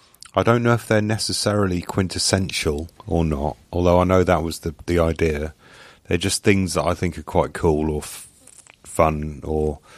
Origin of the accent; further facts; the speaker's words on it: England, United Kingdom; because I kind of don't really just see myself as English. I see myself as British, really, I suppose.